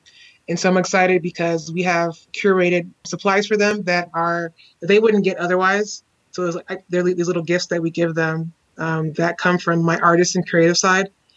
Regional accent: Houston, Texas, United States; I grew up in Houston, Texas, specifically in A-Leaf, and we call it the SWAT, which stands for Southwest A-Leaf, Texas. And I still live in Houston.

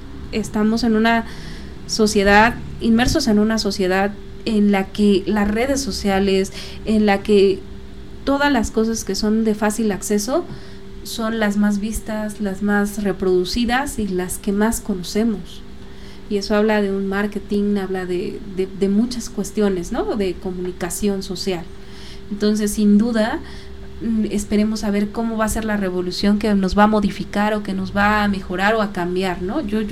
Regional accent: Mexico; Quizá México también necesite eso, ¿no? Sí. Nosotros como mexicanos.

